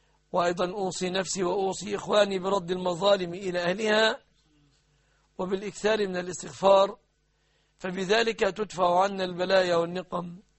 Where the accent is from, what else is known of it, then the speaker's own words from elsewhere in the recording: Egypt; لعل الله أن يرفع عن بلادنا مصر ما حل بها من بلاء وفوضى